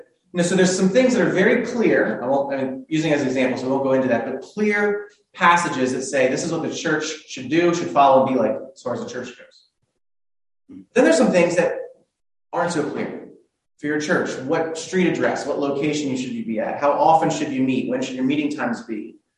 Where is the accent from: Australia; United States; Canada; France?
United States; Chambersburg, Pennsylvania; when I grew up in Chambersburg, out near Greenwood Hills, as most of you probably know